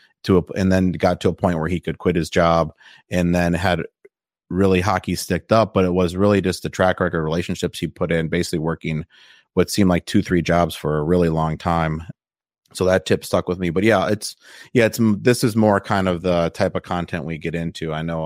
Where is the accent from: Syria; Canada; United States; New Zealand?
United States; Midwest; like I had said, I grew up in the Midwest